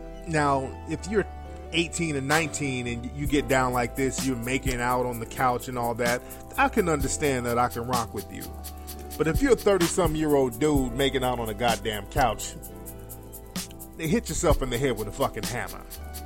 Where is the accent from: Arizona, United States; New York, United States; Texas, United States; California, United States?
New York, United States; moved away as an adult; now in Florida, United States; Now, I live down in Florida. I'm originally from New York. And I went down there to restructure my life.